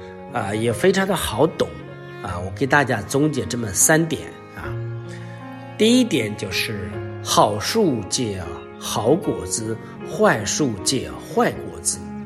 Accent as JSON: {"language": "Chinese", "country": "China", "said": "我们中国人说说一句很难听的话啊，就是狗嘴里吐不出象牙来"}